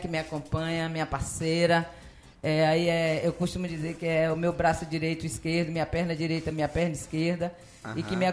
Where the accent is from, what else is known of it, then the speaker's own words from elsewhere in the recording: Ilhéus, Bahia, Brazil; filha de Ilhéus, amo Ilhéus, nasci aqui em Ilhéus, cresci aqui